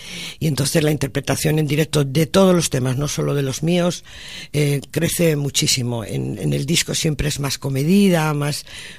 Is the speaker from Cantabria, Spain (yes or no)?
yes; Laredo, Cantabria, Spain; me quedan unos años muy bonitos para poder trabajar por mi pueblo, por todo lo que me gusta, y eso es lo que voy a hacer. Y ahora pues me gustaría vivir más tiempo en Laredo